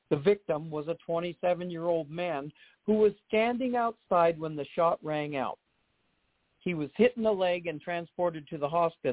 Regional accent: United States; We have to start watching what's going on here, folks, and stop being so American about everything. I mean, we think that America is such a great country that no one will ever attack us.

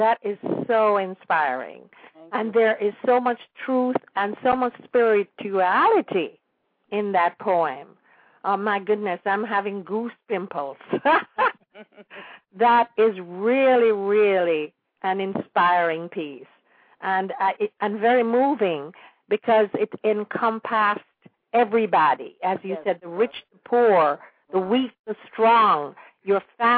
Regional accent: Jamaica; I know I really consider myself so fortunate to have been born and raised in Jamaica.

